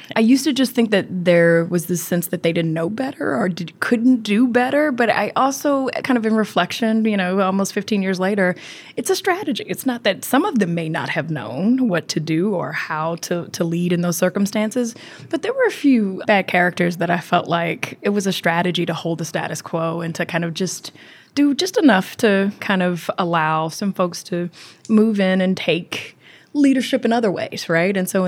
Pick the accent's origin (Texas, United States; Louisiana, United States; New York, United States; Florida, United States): Louisiana, United States; Baton Rouge; now in New Orleans, United States; I grew up in Baton Rouge. I'm a Baton Rouge girl. I was, to use embarrassingly so, I went to Baton Rouge High, went to LSU